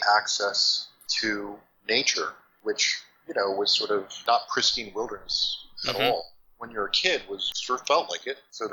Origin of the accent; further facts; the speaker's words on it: Covington, Georgia, United States; Well, I grew up in rural Georgia. Mm-hmm. I was born in Atlanta. My parents moved pretty soon after I was born, and I spent about half, the first half of my childhood in a place called Covington, Georgia, just east of Atlanta